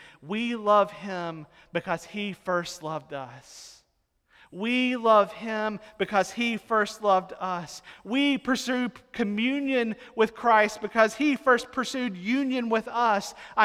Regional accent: Mississippi, United States; And I grew up in Mississippi, so there's not that many hills.

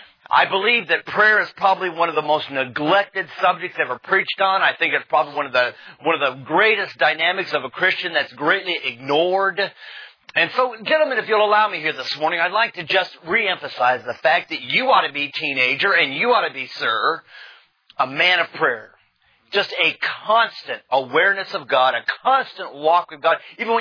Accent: West Coast, United States; I'm originally from the West Coast, and living in the South as long as I have

